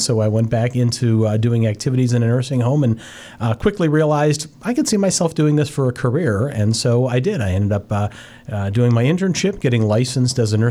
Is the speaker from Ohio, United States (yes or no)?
yes; Cleveland, Ohio, United States; I grew up right here in Cleveland, Ohio. I'm a West Side kid. I grew up at St. Pat's West Park.